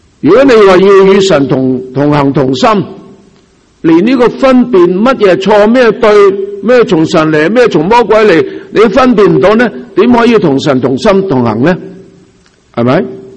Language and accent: Cantonese; China; 所以我哋中国有个天坛㗎嘛，我哋中国人天有眼㗎嘛